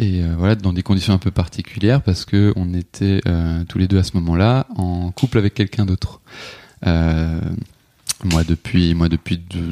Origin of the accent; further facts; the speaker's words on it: Grand Est, France; moi, j'ai 30 ans. J'ai grandi en Alsace. Je suis allé bosser dans le sud